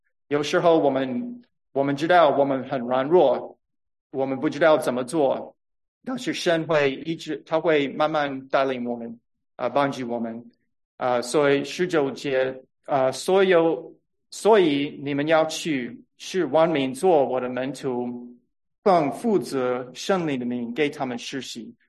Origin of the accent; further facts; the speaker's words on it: United States; 虽然我在美国长大，我觉得美国很有意思